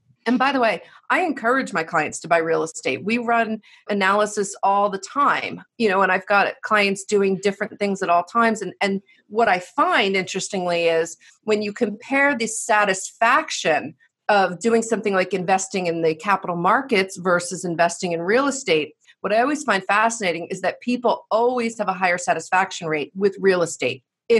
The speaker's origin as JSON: {"language": "English", "region": "New Jersey", "country": "United States", "said": "And look, I'm from Jersey. I'm Sicilian American."}